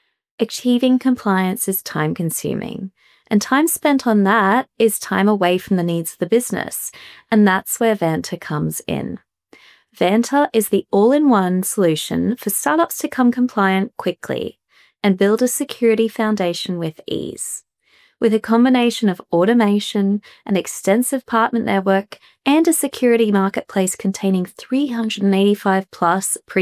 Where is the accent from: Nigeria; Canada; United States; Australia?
Australia; Brisbane, Queensland; now in Sydney, Australia; we're from Brisbane originally, and one of the most amazing things about living in Sydney is this access to the ocean.